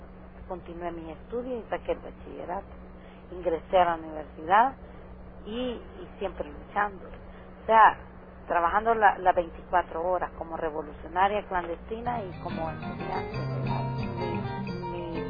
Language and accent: Spanish; Nicaragua; Cuando yo vine de Nicaragua, cuando yo vine a todo eso